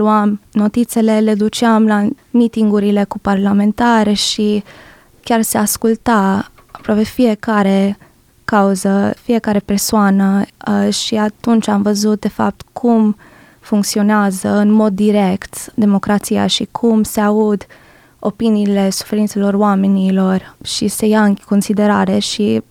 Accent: California, United States; mai ales copilărând în California, eram la 2 ore distanță de granița cu Mexic.

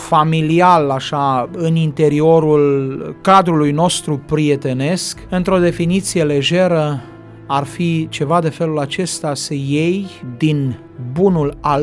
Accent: Romania; Noi ca și români suntem o națiune pricepută, cu simț practic al lucrurilor și suntem în stare de lucruri bune.

